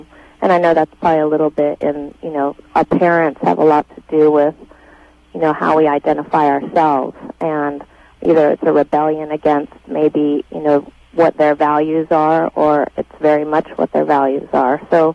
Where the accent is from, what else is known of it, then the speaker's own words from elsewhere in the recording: Los Angeles, California, United States; I'm Jewish, and I also come from a garment industry background. My father worked in the Los Angeles. I grew up in Los Angeles